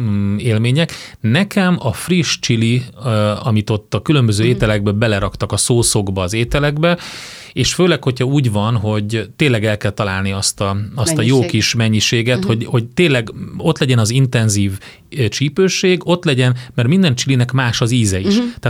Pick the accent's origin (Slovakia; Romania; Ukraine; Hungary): Hungary; azért mi magyarok vagyunk, kóstoljuk meg